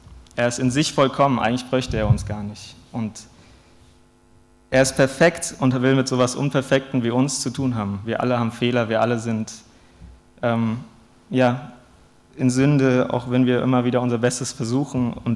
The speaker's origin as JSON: {"language": "German", "region": "Hesse", "country": "Germany", "tie": "born or raised there", "said": "ich komme aus Hessen, aus der Gegend bei Frankfurt und bin da auch christlich aufgewachsen."}